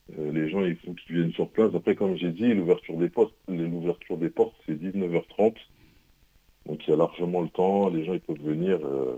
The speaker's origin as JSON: {"language": "French", "country": "Comoros", "said": "c'est qu'on est comorien, quoi, avant tout."}